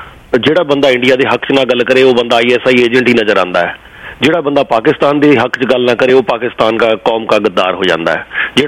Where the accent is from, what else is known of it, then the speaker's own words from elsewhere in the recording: Punjab, India; ਮੈਂ ਪੰਜਾਬ ਤੋਂ ਹਾਂ ਆਇਸ਼ਾ ਜੀ